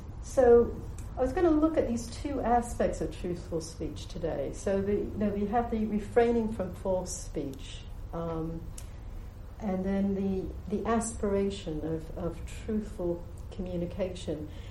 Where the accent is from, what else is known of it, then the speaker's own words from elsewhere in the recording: United States; You know, when I was growing up in America, we were drilled with the story of George Washington as a young boy